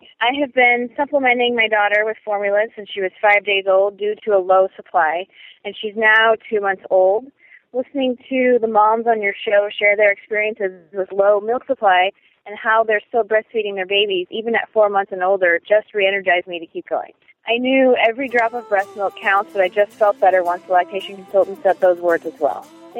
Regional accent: Michigan, United States; I'm from Michigan.

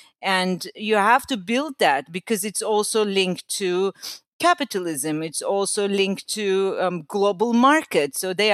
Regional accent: Istanbul, Turkey; I'm from Istanbul, yes.

